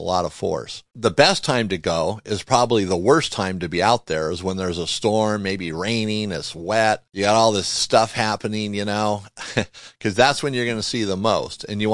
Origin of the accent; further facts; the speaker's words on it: Torrance, California, United States; now in Montana, United States; You know, here in we're in Montana, but I think about growing up, because I grew up in Torrance, California. So we had beaches, we had cliffs, we had all that stuff.